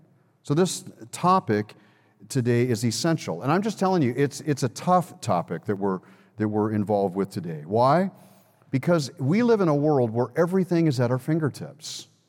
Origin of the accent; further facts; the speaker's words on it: Los Angeles, California, United States; Back in 1984, the Olympics were in my hometown, Los Angeles, California.